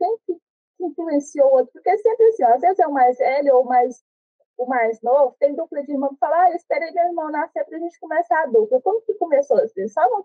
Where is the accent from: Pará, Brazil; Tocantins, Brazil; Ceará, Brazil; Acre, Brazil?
Tocantins, Brazil; Palmeirópolis; now in Goiânia, Brazil; Eu sou de Palmeirópolis, sul do Tocantins.